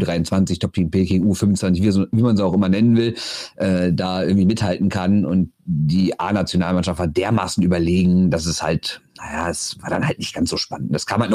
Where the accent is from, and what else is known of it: Düsseldorf, North Rhine-Westphalia, Germany